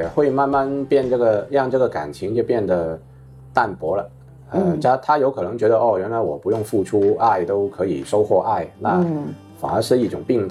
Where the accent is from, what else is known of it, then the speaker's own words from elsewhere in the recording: Guangzhou, Guangdong, China; 能够像我们广州话的